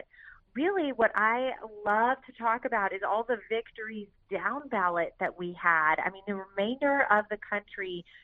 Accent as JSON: {"language": "English", "region": "Texas", "country": "United States", "tie": "born or raised there", "said": "in this state of Texas, which is my home state"}